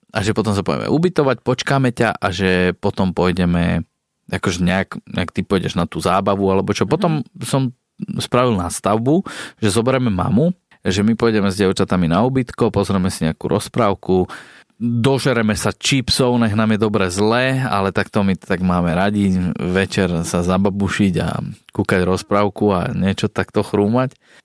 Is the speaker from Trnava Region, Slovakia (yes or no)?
yes; Trnava, Trnava Region, Slovakia; keď môžu byť dievčatá varované u nás doma v Trnave